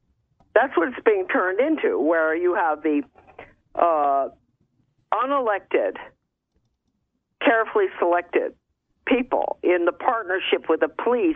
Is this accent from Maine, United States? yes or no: yes; Bath, Maine, United States; because it turned up in my hometown always. I don't know why these things turn up in my hometown, but when I lived in Bath, Maine